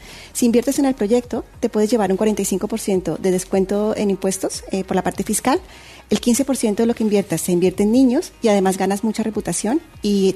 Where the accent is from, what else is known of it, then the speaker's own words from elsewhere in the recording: Colombia; yo tengo mucha relación con el Caribe porque soy colombiana